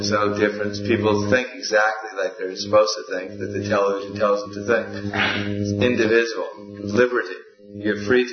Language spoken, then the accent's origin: English; Belgium; English is a second language; I'm from Belgium and I'm proud of it.